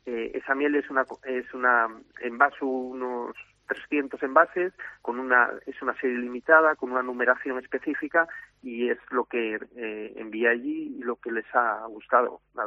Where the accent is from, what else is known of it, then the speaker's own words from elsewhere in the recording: Basque Country, Spain; yo nací en el País Vasco, soy de padres y de abuelos de aquí, concretamente de un pueblito por encima de Peares.